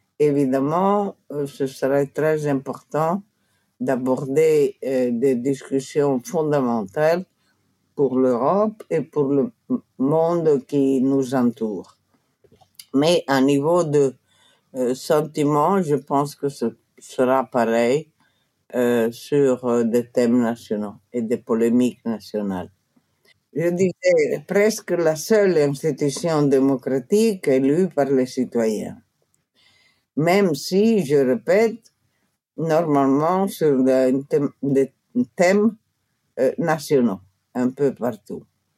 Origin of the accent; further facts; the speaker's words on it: Italy; Parce que je venais d'Italie, évidemment.